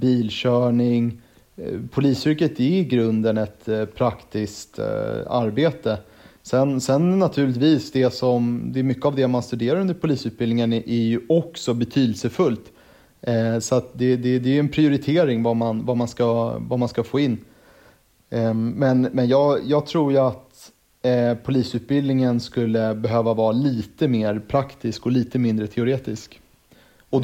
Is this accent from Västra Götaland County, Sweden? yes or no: no; Stockholm, Stockholm County, Sweden; Jag är ju född och uppvuxen i Stockholm så det var ganska självklart att söka till Stockholm.